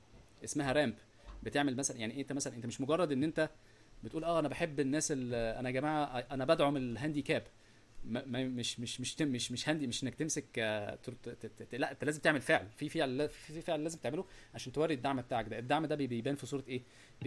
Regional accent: Egypt; انا مصري في الاول والاخر يعني

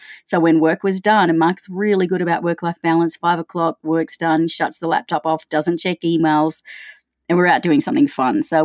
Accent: Australia; accent: Australian; now in United States; And here's my Australian accent now. G'day, mates. I've been living in the US since late 2008.

